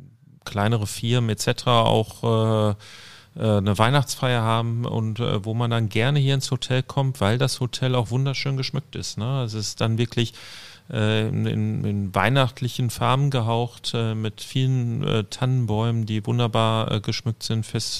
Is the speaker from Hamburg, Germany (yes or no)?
yes; Hamburg, Germany; als Hamburger